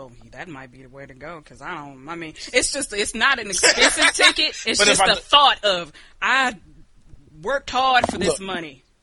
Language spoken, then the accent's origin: English; Texas, United States; I'm from Texas. I can eat that for breakfast.